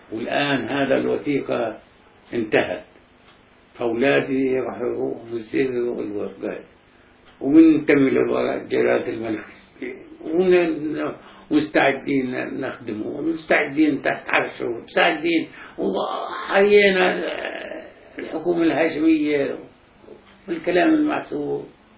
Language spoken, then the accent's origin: Arabic; Palestine; ما احنا فلسطينيه واردنيه